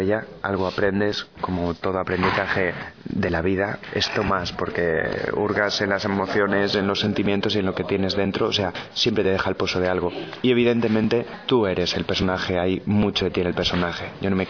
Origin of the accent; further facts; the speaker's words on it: Palencia, Castile and León, Spain; now in Madrid, Spain; yo soy de Palencia, soy actor palentino, llevo ya 9 años viviendo en Madrid.